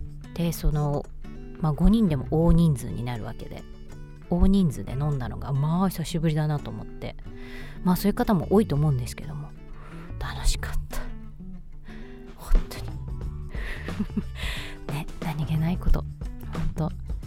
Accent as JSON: {"language": "Japanese", "region": "Osaka", "country": "Japan", "moved": "yes", "said": "私大阪府出身、大阪から出てきたのは、あれ何年前だろう15、6年前かな。"}